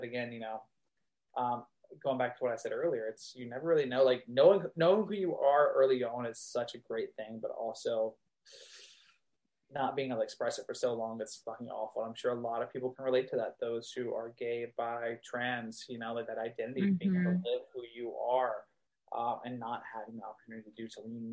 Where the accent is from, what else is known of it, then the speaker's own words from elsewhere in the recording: Texas, United States; Texas, also, I grew up in Texas, and also the times we were in, you know